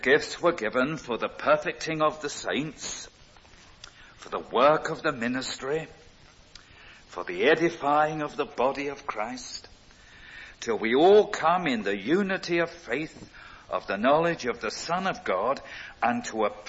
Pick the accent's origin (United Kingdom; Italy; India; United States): United Kingdom; London; And being a Cockney